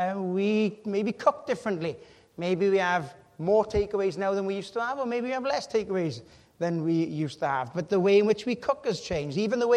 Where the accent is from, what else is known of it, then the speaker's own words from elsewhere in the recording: Wales, United Kingdom; We're Welsh, and that's what we do. It's in our nature to cutch. We're cutchy people.